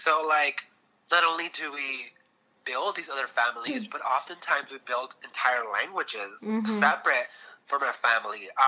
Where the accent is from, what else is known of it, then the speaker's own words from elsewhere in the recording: Los Angeles, California, United States; because I grew up in Southeast LA, so